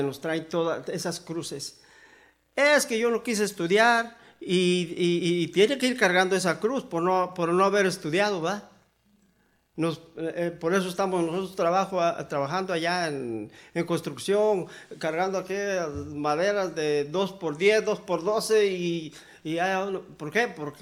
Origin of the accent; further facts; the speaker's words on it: Mexico; Y hasta cuando nos decían allá en México, nosotros lo aprendimos de nuestra familia, los papás